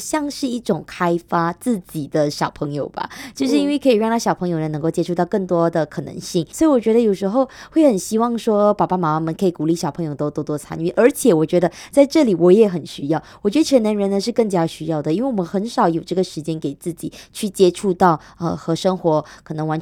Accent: Kuching, Sarawak, Malaysia; 我们古晋人啦，我们就说我们古晋人就好了

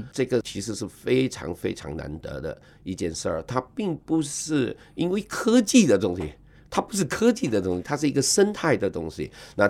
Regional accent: Kuching, Sarawak, Malaysia; 我们古晋人全民的一直的把我们这个城市打造的这个最便利的最方便的一个停车的一个城市

